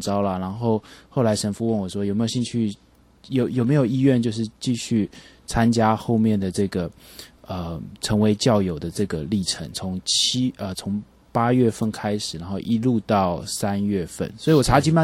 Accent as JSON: {"language": "Chinese", "country": "Taiwan", "also_born_or_lived": "United States", "said": "我是在美国，我们在美国念"}